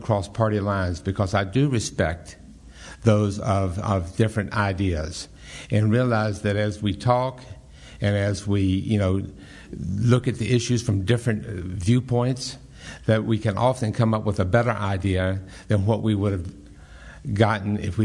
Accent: Charlottesville, Virginia, United States; I was born and raised in the Charlottesville-Albemarle County area. My family actually goes back about five or six generations. My mother's family lived up on the Blue Ridge Parkway.

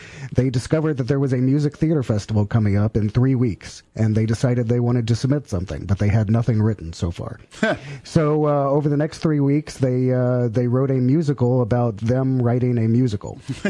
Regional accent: Houston, Texas, United States; now in Charlottesville, United States; I came from Houston, Texas.

